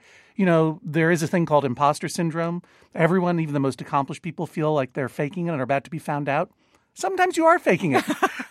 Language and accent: English; Boston, Massachusetts, United States; Yes, hello. I'm really glad to be here. This is my hometown NPR station.